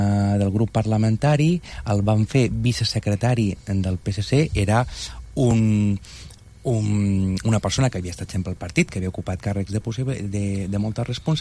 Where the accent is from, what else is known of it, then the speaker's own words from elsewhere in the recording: Salou, Catalonia, Spain; also born or lived in Córdoba; I des de molt petit, llavors, jo vaig passar tota la meva infància i adolescència a Salou. A Salou, el meu pare era, treballava d'enginyer en una empresa i el van traslladar a Salou. I de Salou, als 18 anys